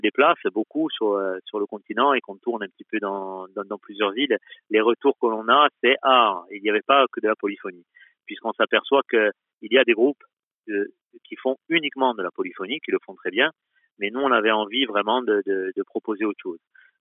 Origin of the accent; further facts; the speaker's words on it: Corsica, France; comme on dit chez nous en Corse, un véritable retour de la part du public.